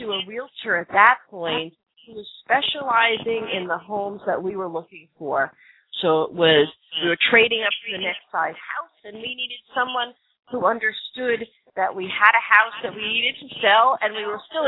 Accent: New York City, New York, United States; I grew up in New York City in a 2-bedroom apartment, and there were 7 children.

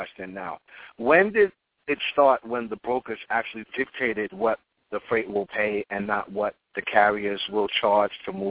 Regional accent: New York, United States; because I'm from New York

